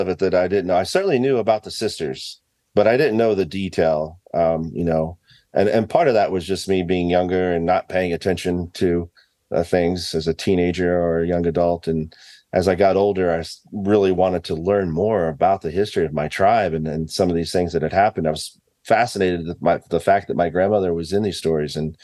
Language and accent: English; Fairfax, United States; born or raised there